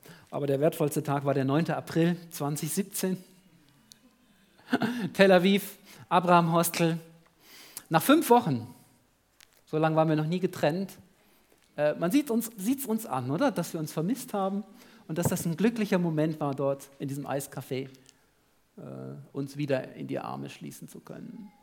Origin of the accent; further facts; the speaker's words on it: Germany; now in Switzerland; Ich habe mich manchmal nicht getraut, mich als Deutscher auszugeben. Bin auch schon über 20 Jahre in der Schweiz. Dann darf man sagen, ich komme aus der Schweiz, oder?